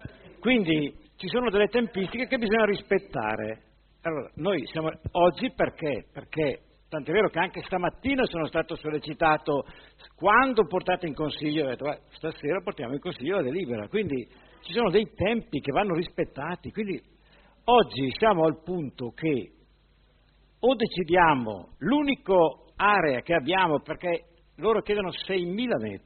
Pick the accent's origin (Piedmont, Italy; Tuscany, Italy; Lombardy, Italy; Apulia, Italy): Lombardy, Italy; Orzinuovi; Ma io sono un cittadino orziano, sono nato a Orzinuovi